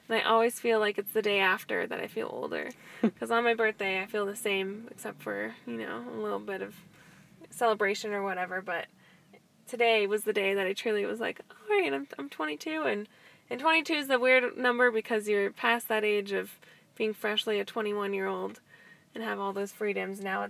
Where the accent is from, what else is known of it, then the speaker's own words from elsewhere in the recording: Colorado, United States; Growing up in Colorado, it was always a great opportunity.